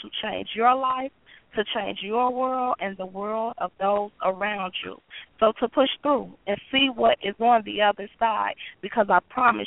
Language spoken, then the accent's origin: English; Gary, Indiana, United States; I was born and raised in Gary, Indiana.